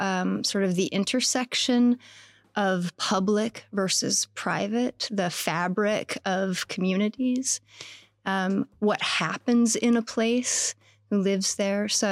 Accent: Salem, Oregon, United States; now in Portland, United States; I grew up in Salem, Oregon. I came to Portland in 2002 to live.

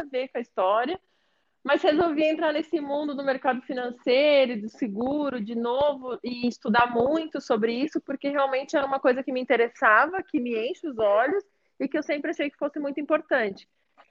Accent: Rio Grande do Sul, Brazil; also born or lived in Brasília; now in São Paulo, Brazil; mas eu fui criada no Rio Grande do Sul, né? E desde então que eu vim para São Paulo

